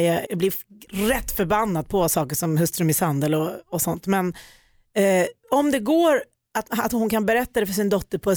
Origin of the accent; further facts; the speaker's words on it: Ockelbo, Gävleborg County, Sweden; Jag är uppvuxen i Ockelbo, som ni vet.